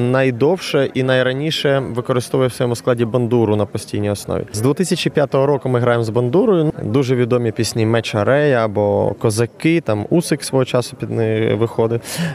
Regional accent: Kyiv, Ukraine; Я взагалі киянин. Скажу, що з досить типової родини, не дисидентської, але мій тато посприяв, щоб на початку 90-х я перейшов на українську мову.

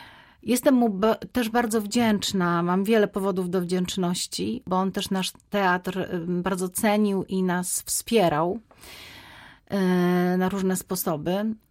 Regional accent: Świętokrzyskie Voivodeship, Poland; obydwoje pochodzimy z tej samej ziemi, świętokrzyskiej. I Wiesław Myśliwski, który urodził się w Dwikozach, no ja urodziłam się kawałek dalej, ale moja rodzina mieszkała w Dwikozach też.

